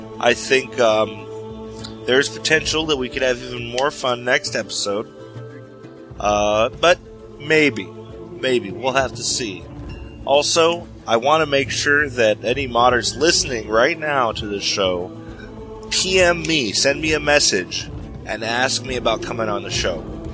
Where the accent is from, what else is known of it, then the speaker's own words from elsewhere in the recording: San Diego, California, United States; I grew up there. I grew up in San Diego, up in the suburbs.